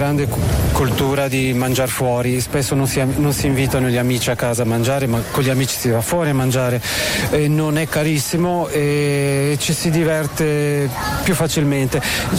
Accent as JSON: {"language": "Italian", "country": "Switzerland", "tie": "born there", "said": "Diciamo svizzero, quasi, sono nato in Svizzera, comunque di origine italiana, ecco."}